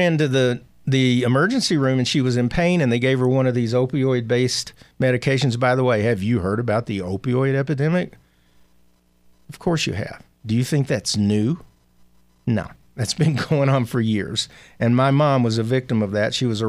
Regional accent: Arkansas, United States; We're weird in the South. I'm from Arkansas.

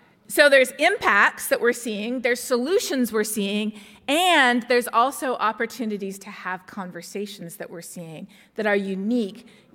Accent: Canada; now in Texas, United States; Then, in addition to being a scientist and doing global weirding and living in Texas and being Canadian, I am also a lead author on the National Climate Assessment.

